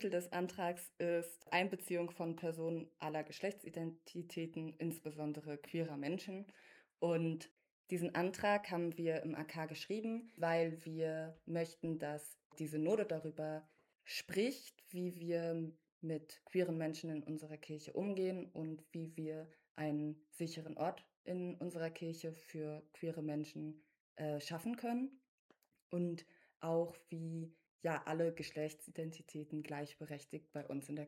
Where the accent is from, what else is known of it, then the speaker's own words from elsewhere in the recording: Hamburg, Germany; Ich komme aus Hamburg